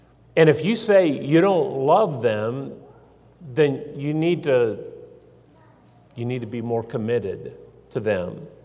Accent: West Virginia, United States; My wife grew up in Missouri, and she grew up as a girl. And I grew up in West Virginia, and I grew up as a boy.

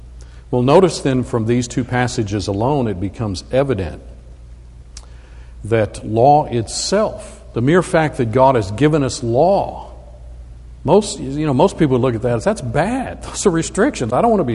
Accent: Phoenix, Arizona, United States; I grew up in Phoenix, Arizona, and it is hot there.

